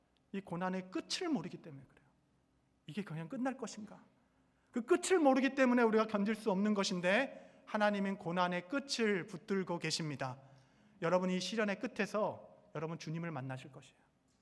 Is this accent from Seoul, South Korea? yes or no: yes; Seoul, South Korea; 저는 유년 시절을 서울에서 보냈습니다.